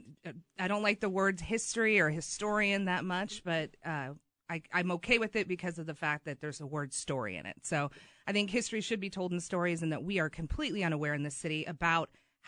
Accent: Missouri, United States; And I grew up in Missouri, and I am a Mizzou fan.

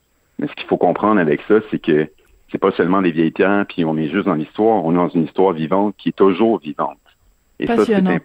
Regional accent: Chambly, Quebec, Canada; Moi, je suis pas natif de Montréal, je suis natif de Chambly.

